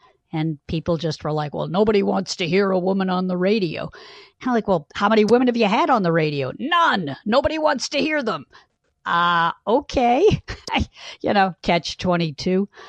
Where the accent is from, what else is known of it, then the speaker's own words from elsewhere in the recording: Boston, Massachusetts, United States; I grew up in Boston, and I was raised the first few years of my life in Dorchester, which is a neighborhood of Boston.